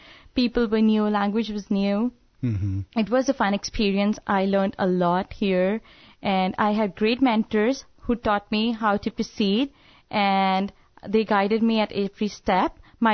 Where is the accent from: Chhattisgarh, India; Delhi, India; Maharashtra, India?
Delhi, India; English is a second language; I'm from Delhi itself.